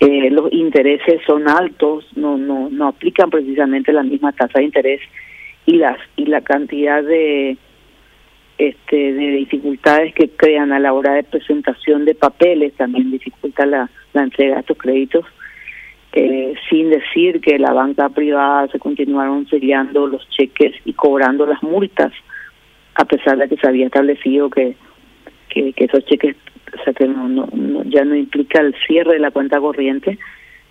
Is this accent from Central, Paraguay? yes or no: no; Ciudad del Este, Alto Paraná, Paraguay; yo soy de Ciudad del Este, la situación de Ciudad del Este es calamitosa.